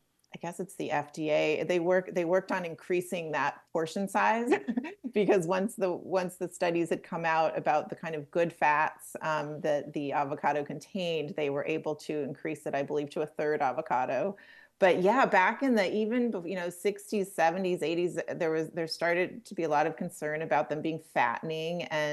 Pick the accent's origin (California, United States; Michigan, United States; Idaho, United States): California, United States; I wrote it with my good friend who I grew up with in Southern California, Sarah Alaback, who's a historian.